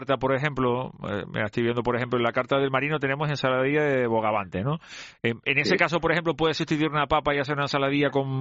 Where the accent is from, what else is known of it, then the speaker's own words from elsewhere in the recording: Canary Islands, Spain; yo le tuve que decir al camarero, mire, que somos canarios, no os engañéis, que esto no es una papa arrugada